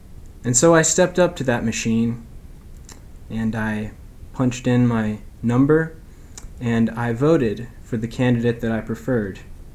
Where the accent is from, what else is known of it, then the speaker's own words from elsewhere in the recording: Dallas, Texas, United States; I'm from Dallas, Texas, one of the largest states in the United States.